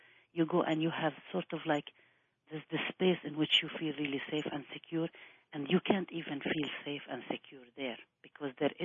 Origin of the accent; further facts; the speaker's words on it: Palestine; anybody who asks you where you're from, the impulse is to always say Palestinian. You know, I'm from Palestine.